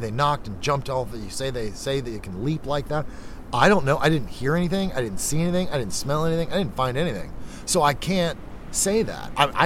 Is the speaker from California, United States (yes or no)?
no; Orlando, Florida, United States; I'm from Orlando, Florida. I wasn't raised to just grab a gun and go search around the house.